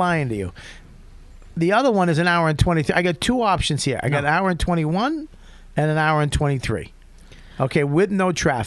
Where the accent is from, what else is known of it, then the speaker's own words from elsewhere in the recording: New York, United States; We are typical New Yorker rats.